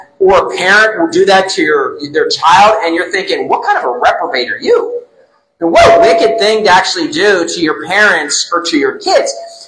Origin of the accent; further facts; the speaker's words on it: West Virginia, United States; I'm allowed to make fun of West Virginia, since I grew up in West Virginia, the hillbilly redneck state of the U.S.